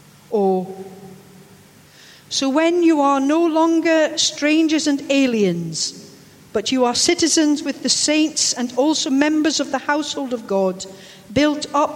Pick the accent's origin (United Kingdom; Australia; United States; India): United Kingdom; Scotland; That's because I'm Scottish and I am ignorant